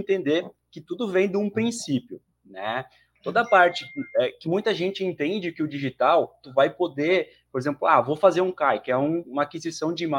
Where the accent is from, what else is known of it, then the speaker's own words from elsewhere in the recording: Nova Prata, Rio Grande do Sul, Brazil; eu sou aqui de Nova Prata.